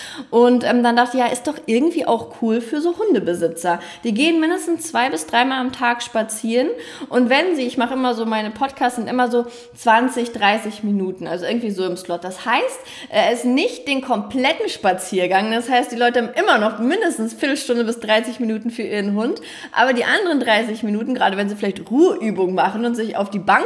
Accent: North Rhine-Westphalia, Germany; Ich komme aus dem Ruhrpott, ich kann richtig schön und viel reden

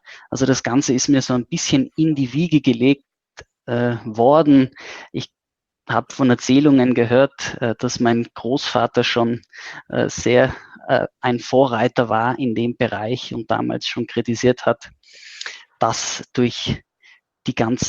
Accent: Trentino-Alto Adige, Italy; Ich bin gebürtiger Südtiroler und damit in einer bekannten Tourismusdestination aufgewachsen

